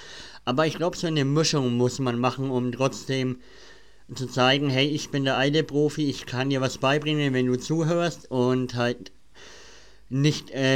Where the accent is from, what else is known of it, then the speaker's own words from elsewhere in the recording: Schwabach, Bavaria, Germany; ich bin ja aus Nürnberg-Ecke, Schwabach da.